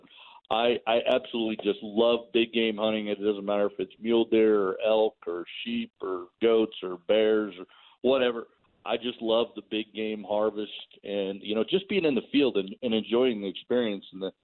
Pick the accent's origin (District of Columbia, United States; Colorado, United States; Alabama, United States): Colorado, United States; But I'm passionate about big game. I grew up in Colorado.